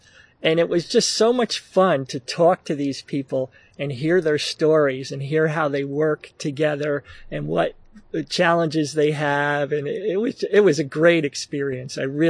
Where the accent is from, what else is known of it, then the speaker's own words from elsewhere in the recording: Paterson, New Jersey, United States; born there; now in Tacoma, United States; No, I was born in Paterson, New Jersey. And so I lived in northern New Jersey, you know, urban New Jersey and New York City.